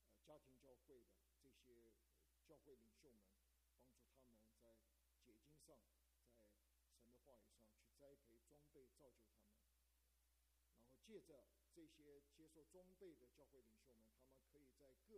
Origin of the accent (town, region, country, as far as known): China